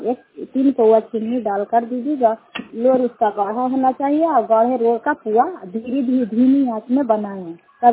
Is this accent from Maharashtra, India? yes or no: no; Jaswantpur, Bihar, India; जसवंतपुर की रहने वाली हूँ, चंडी ब्लॉक नालंदा डिस्ट्रिक्ट की रहने वाली हूँ।